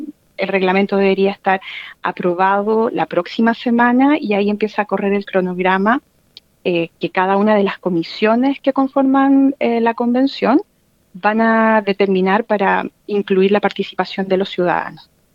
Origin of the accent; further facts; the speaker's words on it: Chile; now in abroad; Nosotros como chilenos en el extranjero podemos votar desde el año 2017